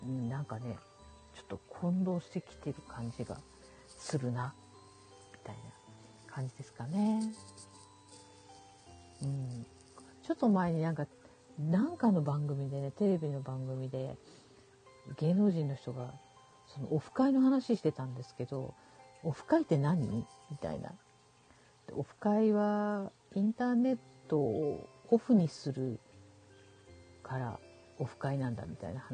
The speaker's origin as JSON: {"language": "Japanese", "region": "Shimane", "country": "Japan", "tie": "born or raised there", "said": "一番最初にしたのは、あの地元島根のね、島根のこう海の見える"}